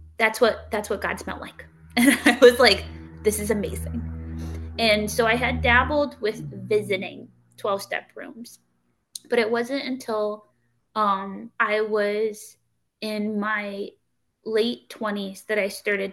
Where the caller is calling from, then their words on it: Connecticut, United States; I'm qualifying today from Connecticut.